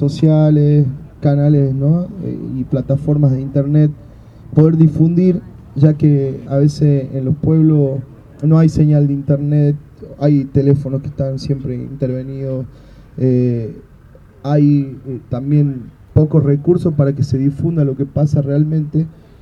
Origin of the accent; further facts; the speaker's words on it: Jujuy, Argentina; soy músico de Jujuy